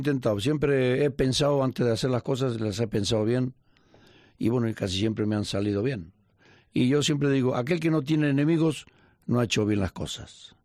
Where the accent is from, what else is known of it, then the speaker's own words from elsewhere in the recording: Argentina; moved away; Cuando yo me despedí, mi padre... que ya no lo volví a ver nunca más, cuando me vine de Argentina